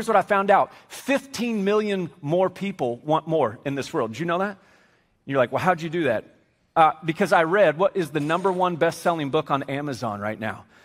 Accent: Las Vegas, Nevada, United States; I grew up in Las Vegas, and so the phrase I grew up with is, what happens in Vegas, what? Stays in Vegas.

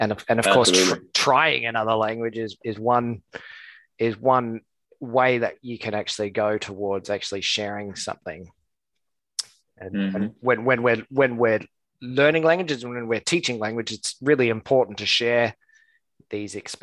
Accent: Australia; whereas when I say that I'm from Australia, they have a sort of a bit surprised.

